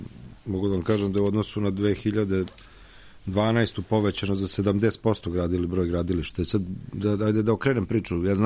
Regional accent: Novi Sad, Vojvodina, Serbia; kao što je, ne znam, kod nas u Novom Sadu pod Petrovaradinsko podgrađe

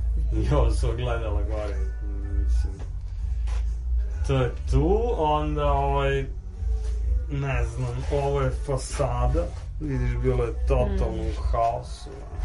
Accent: Kruševac, Šumadija and Western Serbia, Serbia; born there; rođen sam u Kruševcu. U Beogradu završio studije, posle studija se vratio u Kruševac.

